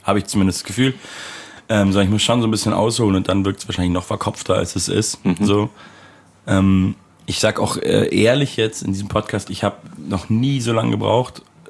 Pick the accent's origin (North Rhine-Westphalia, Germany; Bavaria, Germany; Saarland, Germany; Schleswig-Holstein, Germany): Bavaria, Germany; Munich; Und ich komme ja auch aus München